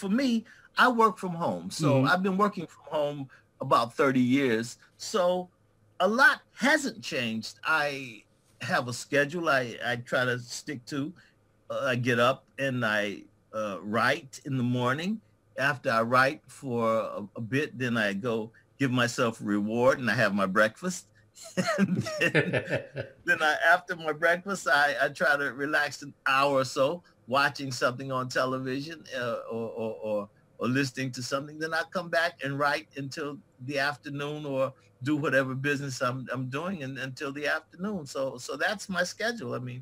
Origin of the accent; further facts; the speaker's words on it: Cleveland, Ohio, United States; I got involved in dramatics, amateur dramatics in my hometown of Cleveland, Ohio.